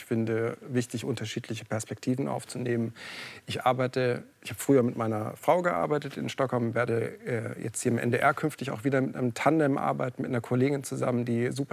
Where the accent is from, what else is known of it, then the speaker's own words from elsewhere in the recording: Northern Germany, Germany; kennen wir als Norddeutsche auch, es gibt kein schlechtes Wetter, nur schlechte Kleidung.